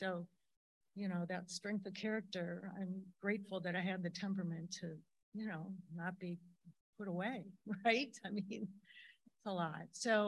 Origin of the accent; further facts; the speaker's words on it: Cleveland, Ohio, United States; I grew up in the Midwest, Cleveland, and had a pretty normal upbringing.